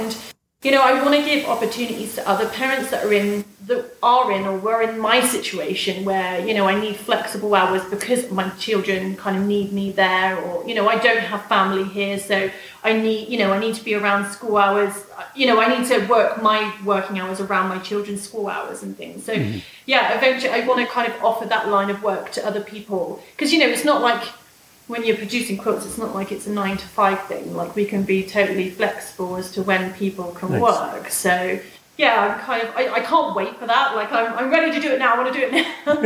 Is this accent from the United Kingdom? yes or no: yes; United Kingdom; And because I'm British, I just always have a giggle at that because everything's about tea.